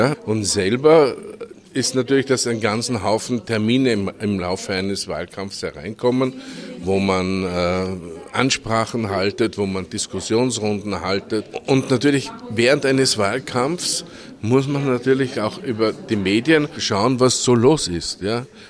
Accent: Tyrol, Austria; Ich bin Tiroler, gebürtiger.

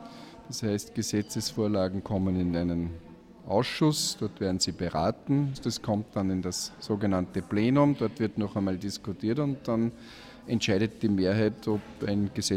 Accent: Ried im Innkreis, Upper Austria, Austria; Ich komme aus Oberösterreich, aus Ried im Innkreis. Bin verheiratet, habe 3 Kinder.

